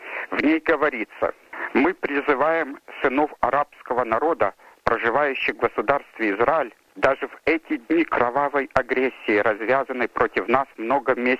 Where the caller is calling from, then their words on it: Melbourne, Victoria, Australia; Я звоню из Мельбурна.